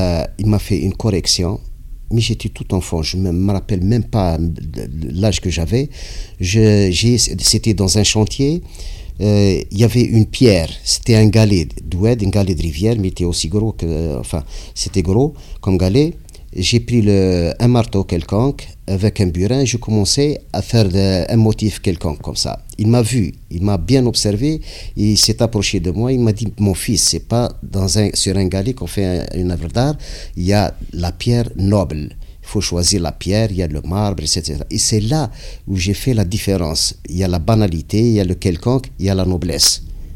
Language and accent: French; Galma, Tunisia; Bienvenue chez nous à Galma. J'espère que vous allez passer un bon séjour chez nous.